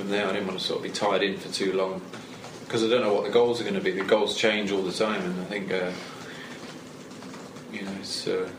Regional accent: United Kingdom; and that as a British

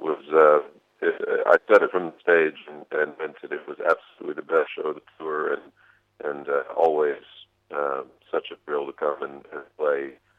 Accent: Texas, United States; It is part of being a Texan, and at this stage, it seems like it's part of being me.

